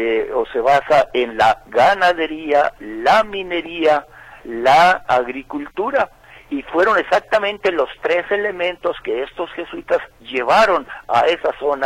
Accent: Huasabas, Sonora, Mexico; en Huasabas, en mi pueblo

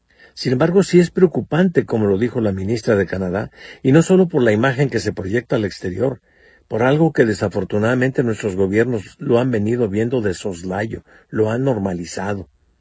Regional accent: Mexico; nos afecta a nosotros como mexicanos la violencia que hay en nuestro país.

